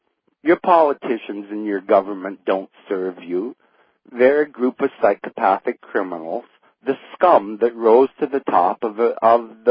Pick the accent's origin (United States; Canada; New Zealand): Canada; As a Canadian, you know, living next door to America